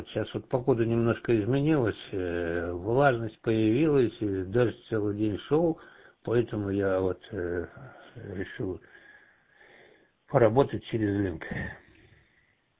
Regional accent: Siberia, Russia; Я комнатный сибиряк.

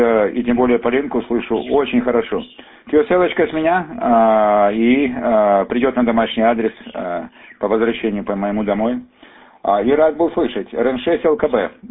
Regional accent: Crimea, Ukraine; Я крымчанин сам

